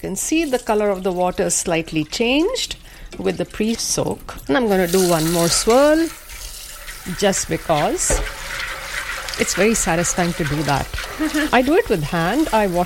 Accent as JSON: {"language": "English", "region": "Delhi", "country": "India", "tie": "born or raised there", "said": "I grew up in Delhi, but my family traveled around different parts of India. My mother came from Lahore. She always saw herself as a Lahoria. And my father was from Patiala in Punjab. So both of them were Punjabis"}